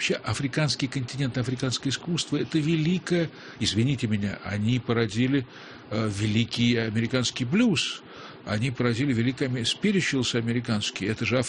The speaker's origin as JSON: {"language": "Russian", "region": "Moscow", "country": "Russia", "tie": "born or raised there", "also_born_or_lived": "Kyrgyzstan"}